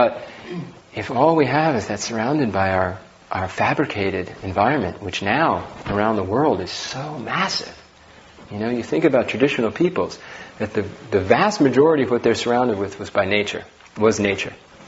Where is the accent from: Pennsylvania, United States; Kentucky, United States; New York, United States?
New York, United States; New York City; now in Portland, United States; You know, I grew up in New York City, and my parents really liked dance, modern dance, you know, so we go to modern dance, and I really developed a taste for